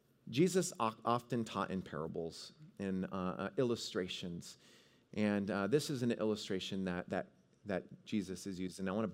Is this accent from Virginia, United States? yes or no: no; Washington, United States; I grew up in Northwest Washington, and kind of by Puget Sound, like a mile from it.